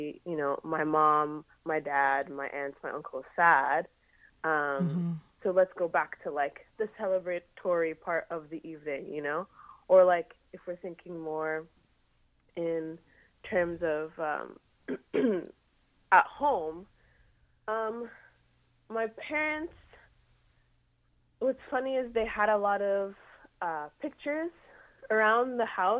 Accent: Ottawa, Ontario, Canada; I was born in Ottawa and kind of moved around Ontario and Quebec, but really Ottawa was like the main hub.

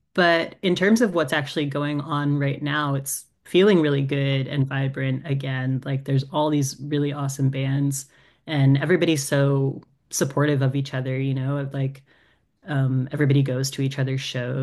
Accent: St. John's, Newfoundland and Labrador, Canada; And I met Misha in St. John's, my hometown, when they came through with their old band.

